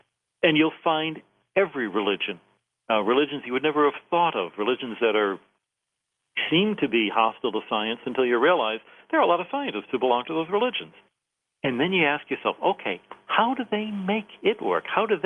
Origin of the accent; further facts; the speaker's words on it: Birmingham, Michigan, United States; It was the nuns at Queen of Martyrs grade school where I grew up in Birmingham, Michigan.